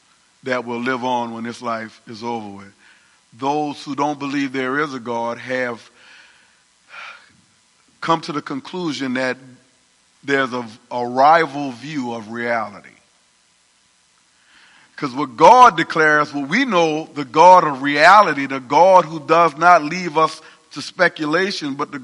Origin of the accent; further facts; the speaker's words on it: New Orleans, Louisiana, United States; In other words, I'm from New Orleans. Some people can say it different. Greater New Orleans, the Crescent City, however you want to say it. But there are certain things about New Orleans that I grew up with that I love.